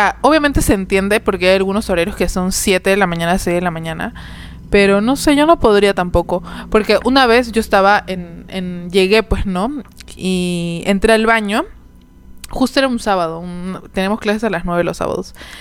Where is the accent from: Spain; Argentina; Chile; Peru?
Peru; Nosotros somos de Perú y aquí por lo menos no es como que todos fines de semana fiestas